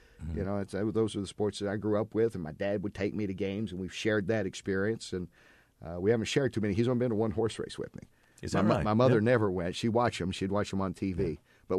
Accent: Eastern, Kentucky, United States; She had 31 years in my hometown of Eastern, 41622.

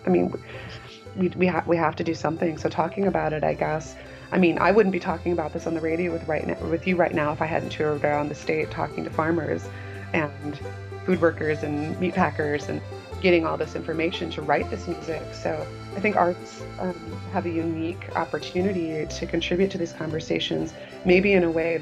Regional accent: Dubuque, Iowa, United States; I'm from Dubuque originally, and of course, you know, big meatpacking town, Dubuque.

